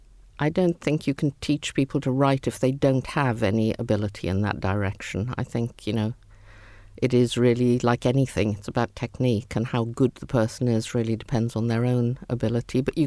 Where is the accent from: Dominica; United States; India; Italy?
India; because I was growing up in India where there was a lot of poverty